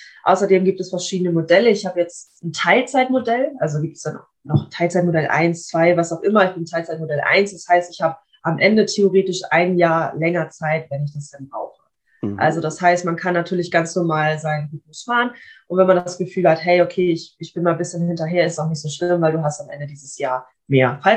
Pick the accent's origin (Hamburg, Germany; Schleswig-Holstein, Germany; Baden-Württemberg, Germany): Schleswig-Holstein, Germany; Kiel; Ich bin auch in Kiel geboren. Also ich lebe auch noch bei meinen Eltern. Das heißt, ich bin wirklich mein ganzes Leben schon hier